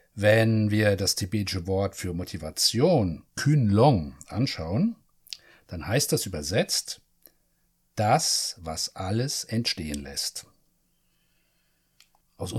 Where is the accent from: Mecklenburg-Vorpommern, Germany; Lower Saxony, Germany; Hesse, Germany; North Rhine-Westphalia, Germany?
Hesse, Germany; Frankfurt; Ich bin ja Frankfurter.